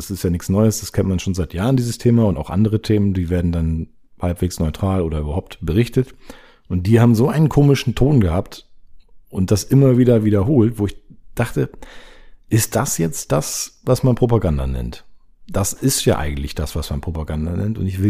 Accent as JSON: {"language": "German", "region": "Northern Germany", "country": "Germany", "said": "ich komme aus Norddeutschland. Ich nehme hier gerade in Norddeutschland auf."}